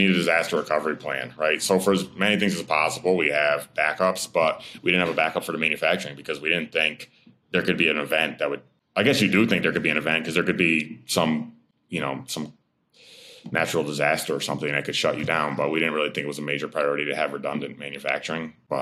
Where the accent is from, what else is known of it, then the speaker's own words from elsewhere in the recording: Amsterdam, New York, United States; That's where I live, my hometown. That's my hometown.